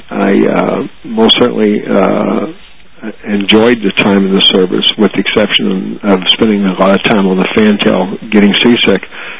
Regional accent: Louisville, Kentucky, United States; born there; I was born in Louisville, Kentucky, April 21st, 1940.

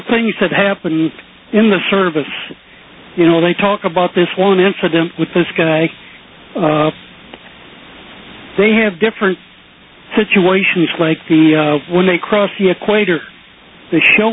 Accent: Wabasha, Minnesota, United States; I'm from Wabasha.

